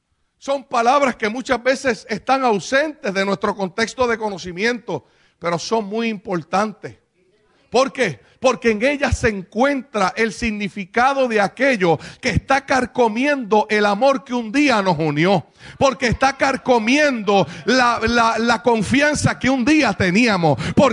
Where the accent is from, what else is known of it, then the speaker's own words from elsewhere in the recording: Puerto Rico; yo vine desde Puerto Rico a decirte que no te vas a rendir